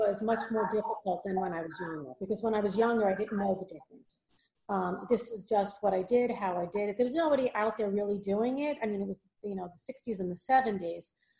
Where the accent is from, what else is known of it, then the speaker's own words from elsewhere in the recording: Valley Stream, New York, United States; I grew up in Valley Stream.